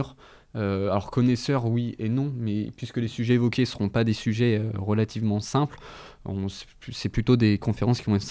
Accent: Pays de la Loire, France; Moi par exemple, je suis de Mayenne

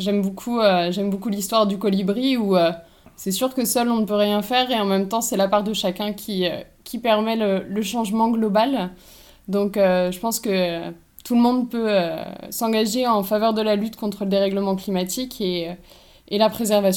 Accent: Laval, Pays de la Loire, France; je suis une Lavalloise et Mayonnaise pure souche. Donc j'ai grandi à Laval et je me suis exilée dans le nord de la France, dans le Pas-de-Calais, puis après à Lille dans le nord

